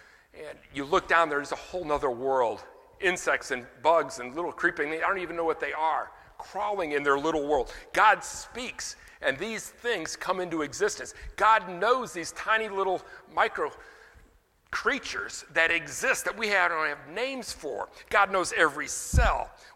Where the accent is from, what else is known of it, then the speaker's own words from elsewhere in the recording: Louisiana, United States; Now, I'm from Louisiana